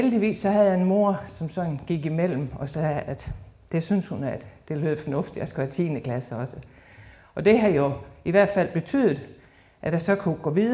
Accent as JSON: {"language": "Danish", "town": "Dejbjerg", "region": "Central Denmark Region", "country": "Denmark", "tie": "born or raised there", "said": "Jeg er opvokset i Dejbjerg i Vestermarp på en gård sammen med fire søskende."}